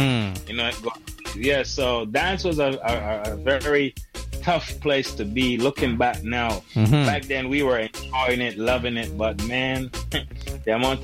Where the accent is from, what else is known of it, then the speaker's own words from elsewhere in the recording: Kingston, Jamaica; So I was born in South Kingston, Fleet Street, live around Maiden Lane, Smith Lane. Then I moved with my aunt after my parents leave and lived in Franklin Town, down the street from, around the corner from Dunkirk.